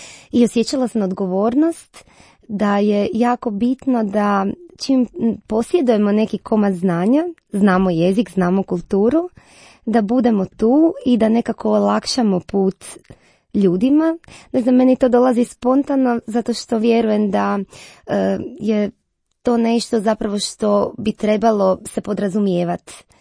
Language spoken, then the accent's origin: Croatian; Split, Split-Dalmatia County, Croatia; now in Zagreb, Croatia; Pa evo, dolazim iz Splita, ali došla sam na studij u Zagreb